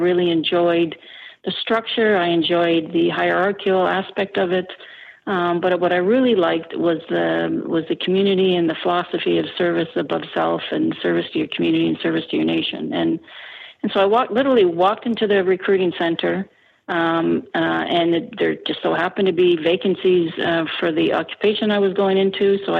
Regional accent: Canada

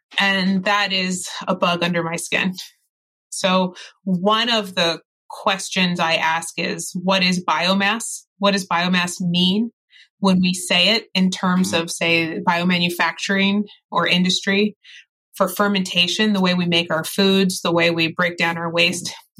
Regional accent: Baltimore, Maryland, United States; But back home, I'm from Baltimore.

